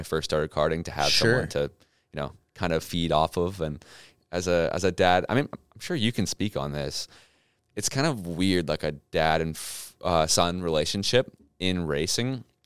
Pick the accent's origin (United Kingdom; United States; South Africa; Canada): Canada; Milton, Ontario; in Toronto. I never clarified. I've you know, lived in Milton my entire life.